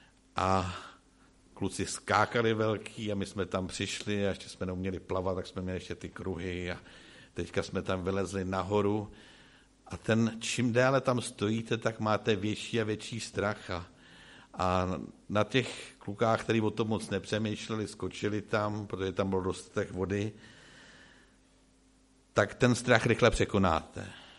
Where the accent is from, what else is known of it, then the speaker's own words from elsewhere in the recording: Křižánky, Vysočina Region, Czechia; Vzpomenu si, když jsem vyrůstal na Křižánkách